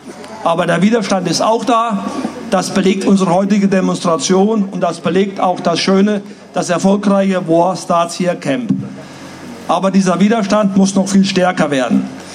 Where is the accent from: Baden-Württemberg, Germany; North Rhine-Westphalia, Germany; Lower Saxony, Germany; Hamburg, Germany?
Lower Saxony, Germany; Wolfsburg; beim Volkswagenwerk in Wolfsburg, wo ich herkomme.